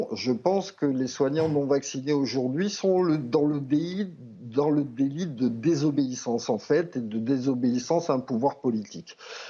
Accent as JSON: {"language": "French", "country": "France", "said": "c'est mon pays, j'y ai travaillé pendant 25 ans, je suis français"}